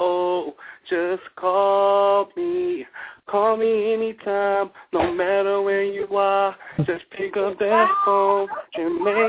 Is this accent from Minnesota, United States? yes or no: yes; Minneapolis, Minnesota, United States; born or raised there; also born or lived in Seattle